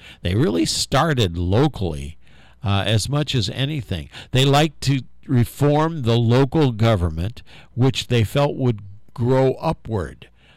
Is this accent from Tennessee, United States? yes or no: no; Chicago, Illinois, United States; Now, I come from the Chicago area, and I can recall and this was under the Democratic leadership of Mayor Daley